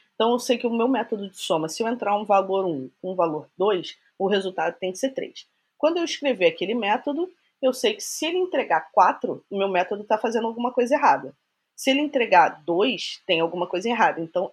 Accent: Brazil; now in Canada; Então, eu comecei a trabalhar com o Salesforce aqui no Canadá, quando eu vim do Brasil para cá.

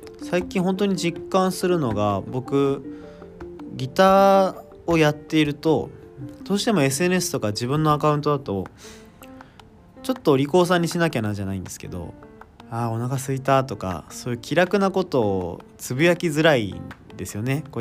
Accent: Kawasaki, Kanagawa, Japan; 僕地元の川崎なんですけど

